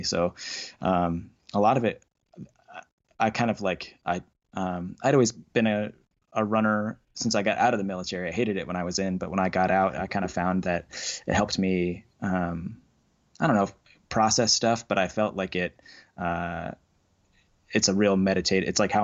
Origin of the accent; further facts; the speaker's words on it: Indiana, United States; which is where I'm from. I'm from Indiana.